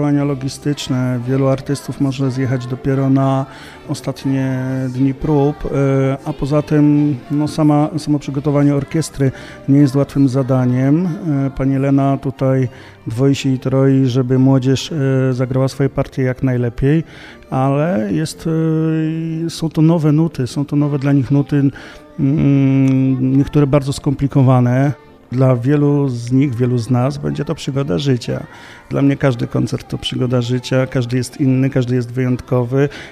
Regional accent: Lisków, Greater Poland Voivodeship, Poland; ja jestem z Liskowa

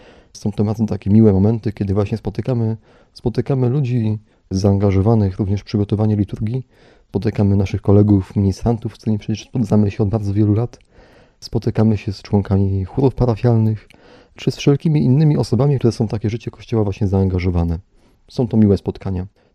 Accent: Syców, Lower Silesian Voivodeship, Poland; pochodzę z parafii świętej apostołów Piotra i Pawła w Sycowie.

